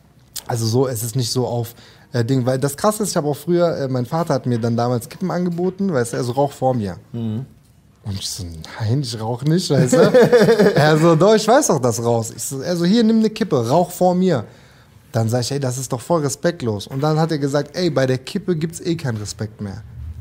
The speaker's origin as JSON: {"language": "German", "town": "Leonberg", "region": "Baden-Württemberg", "country": "Germany", "tie": "born or raised there", "also_born_or_lived": "Stuttgart", "said": "Stuttgart, Leonberg halt aufgewachsen, aber in Stuttgart geboren."}